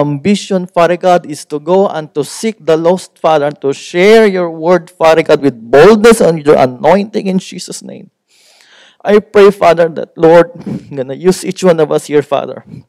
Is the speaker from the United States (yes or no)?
no; Philippines; now in Cambodia; from Philippines, but I've been in Cambodia since 2005, 18 years. It's like almost half of my life spent in Cambodia. So that's why my when I speak, it's kind of mixed with, because I'm from the south.